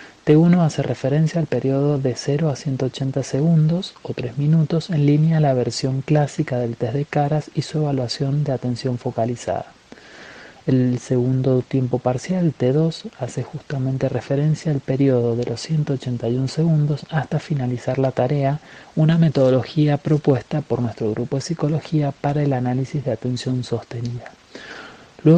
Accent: Argentina; soy argentino, diseñador industrial y doctor en medio ambiente visual e iluminación eficiente

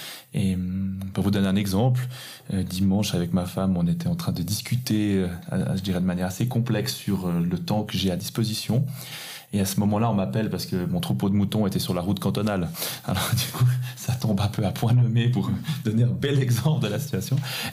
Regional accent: Quebec, Canada; born there; car étant né au Québec

